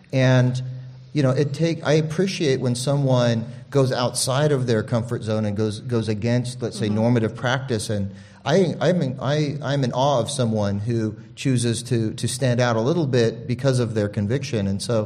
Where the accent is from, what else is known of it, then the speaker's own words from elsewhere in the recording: Phoenix, Arizona, United States; I'm an American kid from Arizona, and growing up in the 70s, I was born in 71, in Phoenix, there wasn't a lot of diversity at that time.